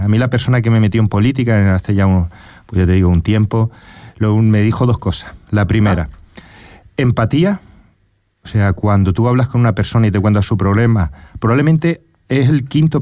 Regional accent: Puerto del Rosario, Canary Islands, Spain; also born or lived in Western Sahara; Yo, bueno, crecí en Puerto Rosario, mi padre es militar, vinimos en el 75, pues cuando se descanaliza el Sahara, igual que muchos majoreros que vivían en el Ayun, en el Sahara, pues vinimos a Fuerteventura, aquí hicimos nuestro hogar

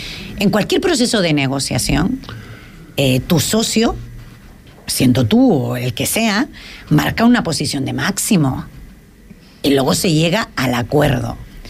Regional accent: Canary Islands, Spain; como los canarios, que somos diferentes.

